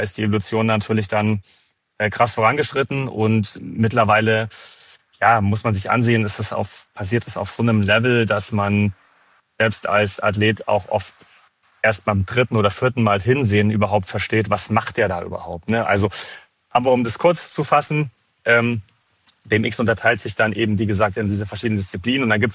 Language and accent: German; Munich, Bavaria, Germany; now in Stuttgart, Germany; ich wohne in Stuttgart, ich bin ursprünglich aus München. So, da sind meine Roots, da habe ich auch 20 Jahre lang gewohnt